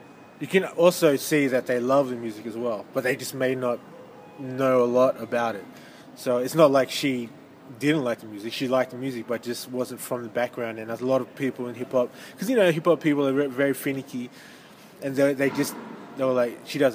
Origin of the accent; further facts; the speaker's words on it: Canberra, Australian Capital Territory, Australia; now in Sydney, Australia; I'm from Canberra and I lived in Canberra. And then I moved to Sydney